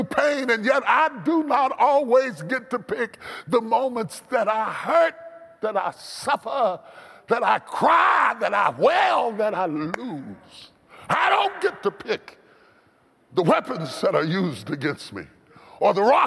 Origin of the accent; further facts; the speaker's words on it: West Virginia, United States; I grew up in West Virginia.